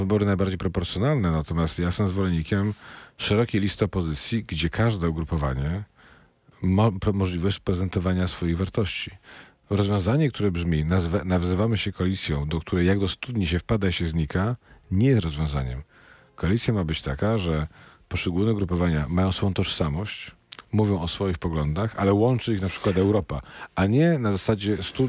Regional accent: Wrocław, Lower Silesian Voivodeship, Poland; jest w sejmiku dolnośląskim, ja z Wrocławia jestem

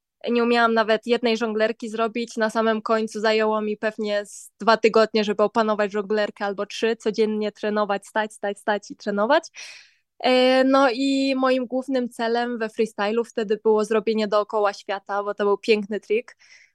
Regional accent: Boguchwała, Subcarpathian Voivodeship, Poland; Urodziłam się w Boguchwale, wychowałam się w Boguchwale, z 7 kilometrów do Rzeszowa.

